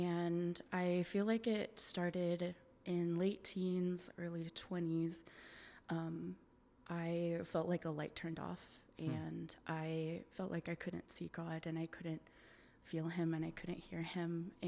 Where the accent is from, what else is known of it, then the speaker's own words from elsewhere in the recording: Seattle, Washington, United States; I grew up in the Seattle area all my life, like the Sasquatch, I tell people, born and raised.